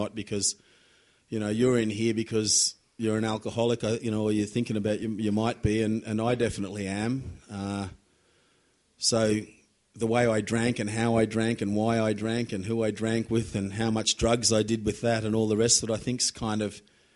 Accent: Charleville, Queensland, Australia; and I was from Charleville out in Western Queensland.

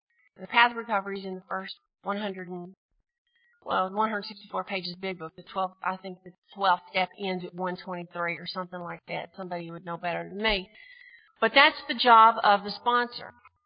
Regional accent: Texas, United States; So, but no, I'm from Texas, and we have, you know, there's the Bible Belt down there, but there's also a Big Book Belt, and I kind of came from that area.

